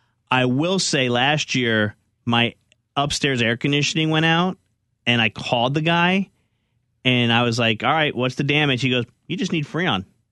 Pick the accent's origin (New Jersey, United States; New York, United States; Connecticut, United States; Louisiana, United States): New Jersey, United States; Like Amanda's from Memphis. I'm from New Jersey.